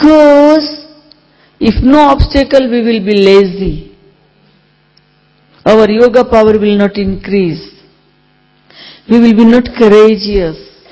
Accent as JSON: {"language": "English", "region": "Gujarat", "country": "India", "said": "I am from India. I am from Gujarat."}